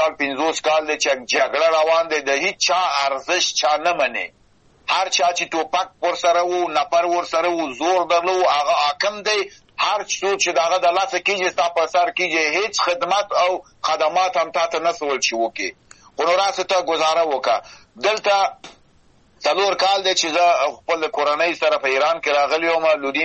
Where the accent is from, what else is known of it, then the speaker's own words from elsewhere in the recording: Afghanistan; زه یو انسانیم په افغانستان کې پیدا سوم او غت سوم